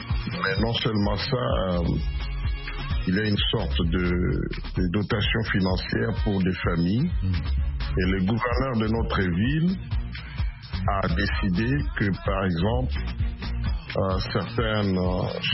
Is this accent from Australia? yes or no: yes; Perth, Western Australia, Australia; dans la ville où je suis de Perth, quand je vais à Singapour